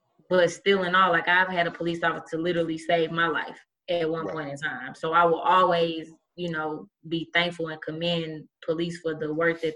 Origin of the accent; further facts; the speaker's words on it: University City, Missouri, United States; I mean, I'm from University City. Kind of sheltered a little bit.